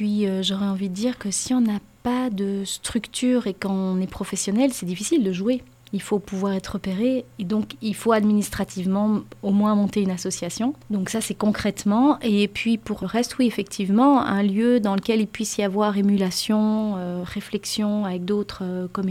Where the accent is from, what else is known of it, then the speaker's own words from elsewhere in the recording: Belgium; J'ai fait une licence en communication à Bruxelles, parce que je suis belge, et...